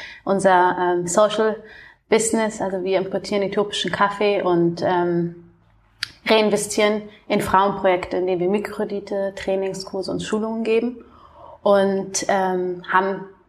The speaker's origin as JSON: {"language": "German", "town": "Munich", "region": "Bavaria", "country": "Germany", "said": "Ich komme ja aus München ursprünglich."}